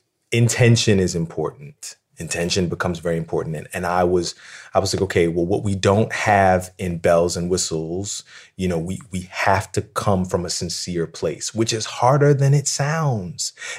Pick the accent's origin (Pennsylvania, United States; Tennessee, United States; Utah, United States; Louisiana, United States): Pennsylvania, United States; Philadelphia; I grew up in Philadelphia at the time where, you know, in Philly, you couldn't get bigger than